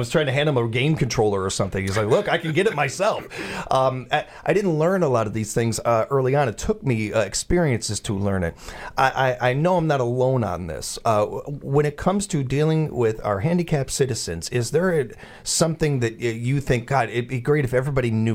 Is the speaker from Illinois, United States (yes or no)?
yes; Chicago, Illinois, United States; Where I grew up in Chicago was a melting pot. I grew up around every race under the sun and all this.